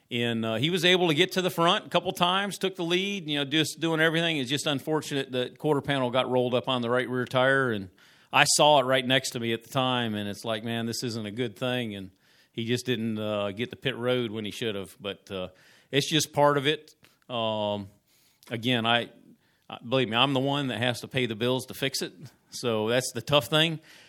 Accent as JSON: {"language": "English", "town": "Lakeland", "region": "Florida", "country": "United States", "tie": "born or raised there", "said": "They're out of Lakeland, Florida, my hometown"}